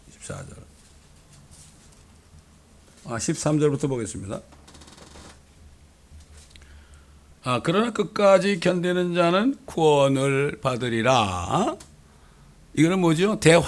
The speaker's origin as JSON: {"language": "Korean", "country": "South Korea", "said": "우리는 한국 사람이지만은 우리는 하나님의 교회에 속한 자죠."}